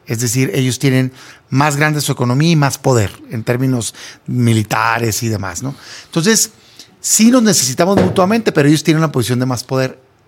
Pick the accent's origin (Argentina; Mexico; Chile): Mexico; Nosotros como mexicanos también debería ser nuestra máxima prioridad el acabar con el crimen organizado en este país